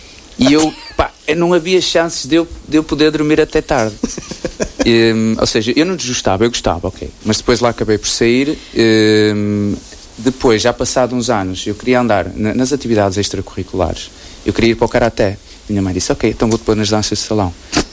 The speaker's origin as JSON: {"language": "Portuguese", "town": "Vila Nova de Famalicão", "region": "Norte", "country": "Portugal", "tie": "born or raised there", "moved": "as an adult", "said": "Eu sou natural de Vila Nova de Famalicão e passei lá, sim, até ter ido para a faculdade"}